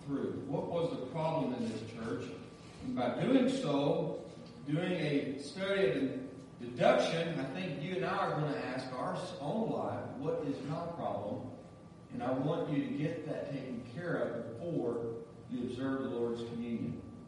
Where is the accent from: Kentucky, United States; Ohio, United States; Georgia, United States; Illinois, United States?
Kentucky, United States